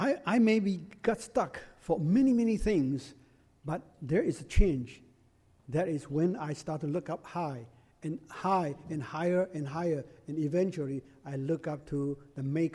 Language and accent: English; Taiwan; English is a second language; I came from Taiwan.